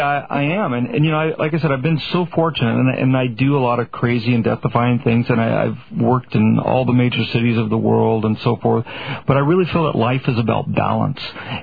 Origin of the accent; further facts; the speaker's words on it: Winnipeg, Manitoba, Canada; And, you know, as a kid growing up in Winnipeg, it's just like, wow